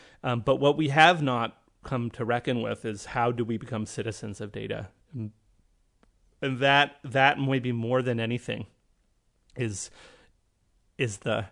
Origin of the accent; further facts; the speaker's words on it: Canada; And I'm Canadian, so I can be utopian and say these things.